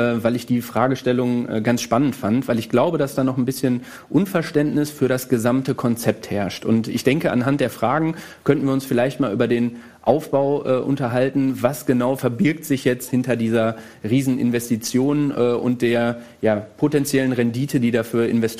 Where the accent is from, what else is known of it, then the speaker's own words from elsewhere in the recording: Altena, North Rhine-Westphalia, Germany; also ich bin in Altena groß geworden und ich kenne Altena sehr gut.